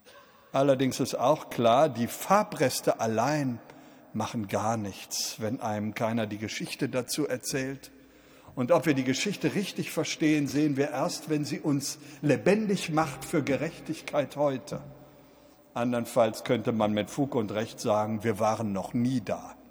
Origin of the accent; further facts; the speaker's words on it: Berlin, Germany; Könnten wir ätzen als Berliner, die es besser wissen, dürfen wir das.